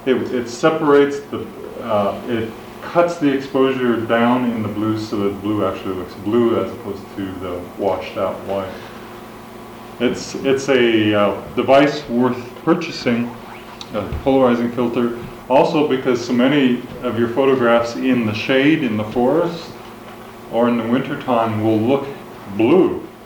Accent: Arcata, California, United States; What I'm doing right now in my hometown of Arcata is photographing what everyone else calls weeds.

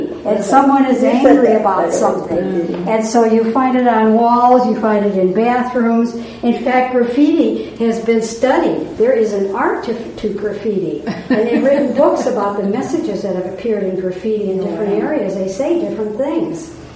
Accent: Valparaiso, Indiana, United States; now in Seattle, United States; I'm from Northern Indiana, and from Valparaiso, and oftentimes I'll go back.

